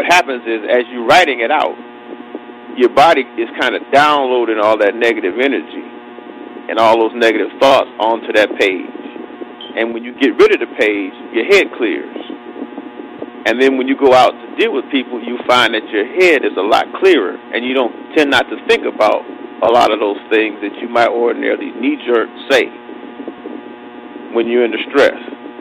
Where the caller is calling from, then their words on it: Detroit, Michigan, United States; I'm calling from Detroit, Michigan.